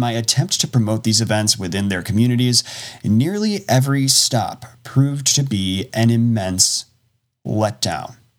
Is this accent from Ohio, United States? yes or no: no; Wisconsin, United States; I believed if I spent hours coordinating and scheduling a book tour around my home state, that my mere appearance in those places would be enough to drive out at least a handful of readers at each location, all of whom would be eager to hear from a fellow Wisconsinite turned author.